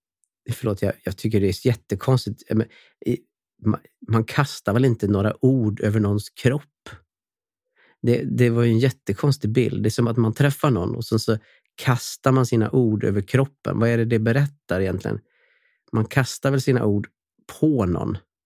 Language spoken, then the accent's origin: Swedish; Borås, Västra Götaland County, Sweden; Jag kommer från Borås. Och i Borås har vi tre saker som vi ägnar oss åt.